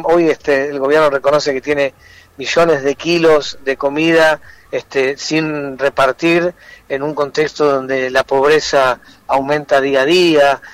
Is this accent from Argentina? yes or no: yes; Argentina; creo que somos más los argentinos y argentinas que no creemos que el Estado es una organización criminal que hay que pulverizar